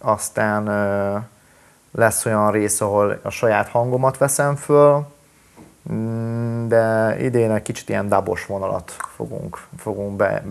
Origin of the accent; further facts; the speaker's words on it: Hungary; born there; a kultúrám, a nyelvem, a filozófia, a vallásom minden szerb. Én itt születtem Magyarországon, de én szerb identitású gyerek vagyok. Tehát van a gyerekkoromból a szerb zene, a balkáni vér